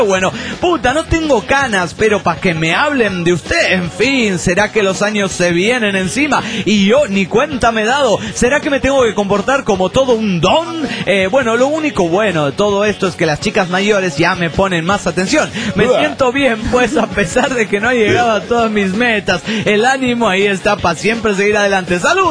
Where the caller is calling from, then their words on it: La Plata, Buenos Aires Province, Argentina; Soy el mítico de La Plata, Argentina.